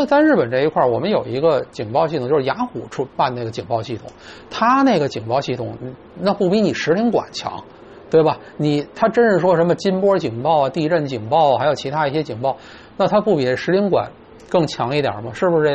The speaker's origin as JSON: {"language": "Chinese", "country": "China", "said": "作为中国人，千万记住这一点。"}